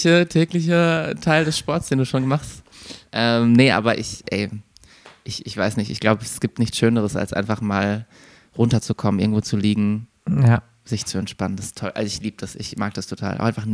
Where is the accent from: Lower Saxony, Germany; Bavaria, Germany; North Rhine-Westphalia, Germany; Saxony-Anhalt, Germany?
North Rhine-Westphalia, Germany; Bochum; also born or lived in Mannheim; now in Berlin, Germany; Ich bin in der Großstadt, also in der Metropolregion groß geworden. Ich komme aus Bochum, aus dem Ruhrgebiet. Da ist irgendwie Stadt an Stadt an Stadt.